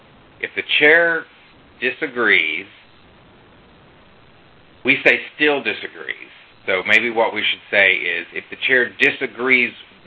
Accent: United States; As an American, I think I should steer clear of that.

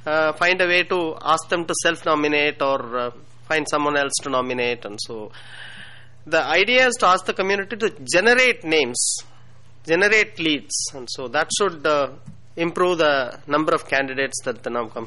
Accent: India; from India.

